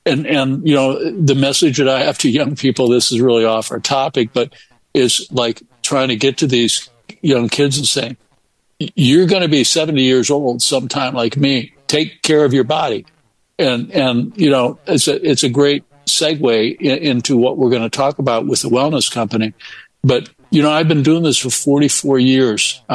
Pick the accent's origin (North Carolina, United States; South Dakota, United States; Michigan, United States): Michigan, United States; Ann Arbor; because my mother was a labor and delivery nurse at University of Michigan, where I spent some time growing up in Ann Arbor.